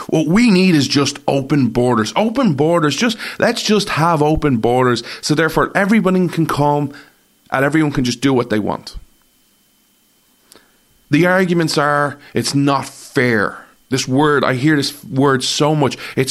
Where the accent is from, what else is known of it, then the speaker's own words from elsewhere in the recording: Ireland; So I'm an Irishman.